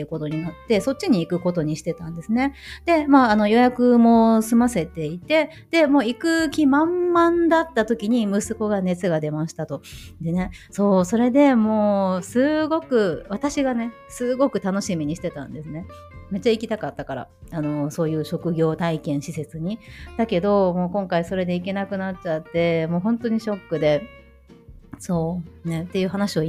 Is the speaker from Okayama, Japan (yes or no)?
no; Tokushima, Japan; now in Germany; 私の実家がある徳島に、東京から移動したんですけれど